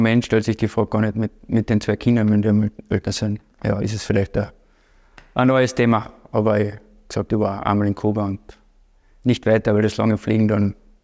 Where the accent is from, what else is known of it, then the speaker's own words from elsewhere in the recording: Spittal an der Drau, Carinthia, Austria; Ich bin gebürtiger Spitaler.